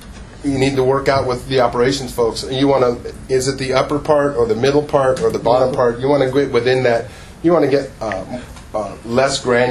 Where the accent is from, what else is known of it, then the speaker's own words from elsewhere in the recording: California, United States; I remember, I come from Southern California, and the Palm Springs area was, if you've ever been to Palm Springs, you see all of those guys on the San Jacinto hills there.